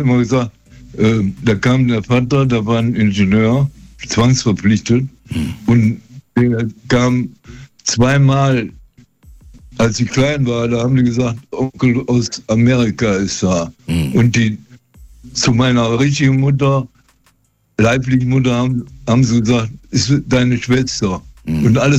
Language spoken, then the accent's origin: German; Düsseldorf, North Rhine-Westphalia, Germany; born there; ich bin 1953 geboren in Düsseldorf, mhm, im Krankenhaus